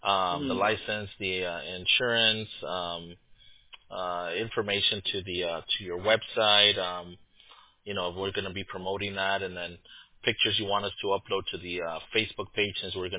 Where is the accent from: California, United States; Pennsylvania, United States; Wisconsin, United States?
California, United States; Los Angeles; moved away; I was born and raised in LA, and I moved out. But you know, I was West Hollywood area. That's where I was born.